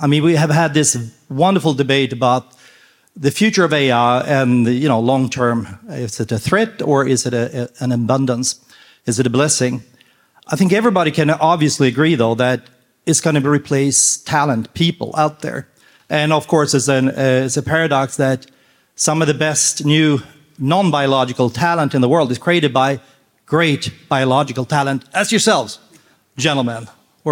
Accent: Stockholm, Stockholm County, Sweden; now in San Diego, United States; from Stockholm originally. I live in San Diego now

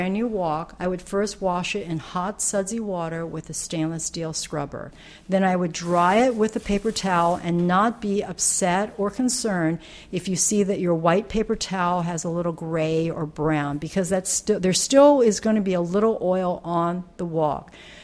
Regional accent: United States; because I'm Chinese American, I did not grow up using a wok.

